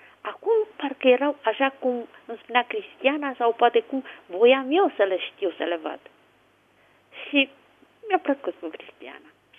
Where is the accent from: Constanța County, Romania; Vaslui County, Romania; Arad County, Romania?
Constanța County, Romania; Constanța; Eu sunt din Constanța.